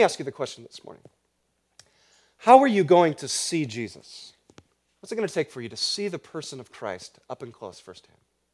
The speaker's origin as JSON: {"language": "English", "region": "Midwest", "country": "United States", "tie": "born or raised there", "also_born_or_lived": "Oahu, Hawaii", "said": "I moved away from Hawaii after I turned 6, and it was only when I went back to Hawaii at age 18 for my high school graduation that my brother and I tried to surf for the first time, which is a total disaster for two Midwest boys"}